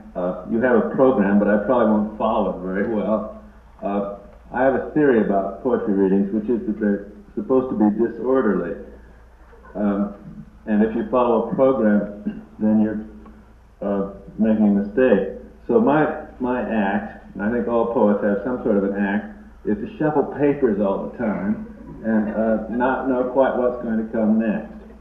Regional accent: Minnesota, United States; If I came from California, I could say, Christianity was short-circuited by Constantine. If I came from New York, I could say anything. I come from Minnesota.

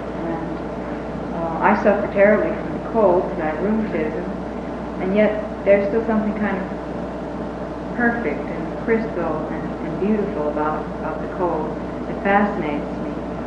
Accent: California, United States; I grew up in Southern California. Means that I grew up without any snow and ice, any of the things that winter really represents for those of us who live on the East Coast.

